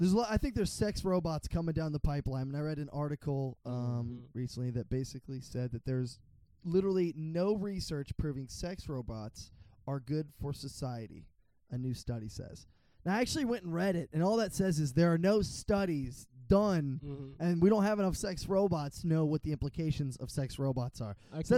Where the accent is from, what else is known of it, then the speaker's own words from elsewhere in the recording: Kansas, United States; you to know I grew up in Kansas, so I'm a lot white.